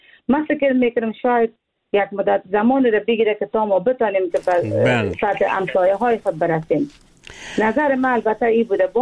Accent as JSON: {"language": "Persian", "country": "Afghanistan", "said": "من یک افغان هستم"}